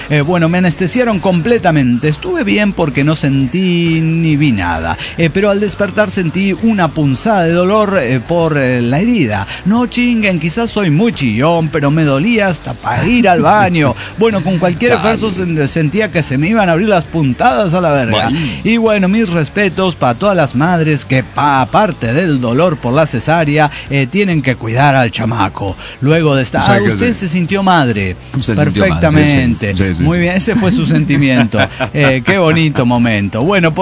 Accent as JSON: {"language": "Spanish", "town": "Culiacán", "region": "Sinaloa", "country": "Mexico", "said": "de Culiacán, Sinaloa."}